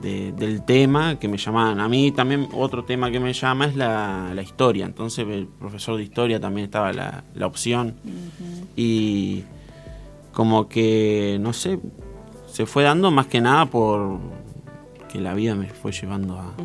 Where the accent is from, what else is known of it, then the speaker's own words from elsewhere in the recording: Paysandú, Uruguay; now in Salto, Uruguay; Soy de Paysandú, vine a ser el CEO área social acá en Salto